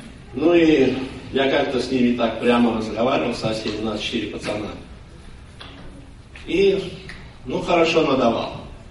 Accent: Tashkent, Uzbekistan; я знал, я вырос там, мы в Ташкенте, мы, у нас на улице она росла.

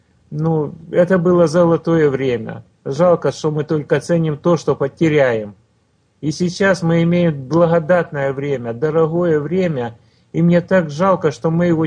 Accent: Zaporizhzhia, Zaporizhzhia Oblast, Ukraine; born there; Родился в Запорожье.

